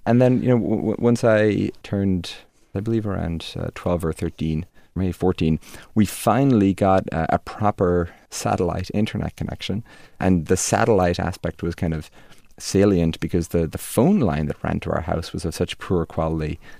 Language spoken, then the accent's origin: English; Dromineer, Munster, Ireland; also born or lived in Limerick; I was born in Limerick in Ireland and lived there for the first couple of years of my life. And then when I was 5 or 6, Dad decided to buy this very tiny hotel by the shores of Loch Derg in Ireland, in the village of Drumnir.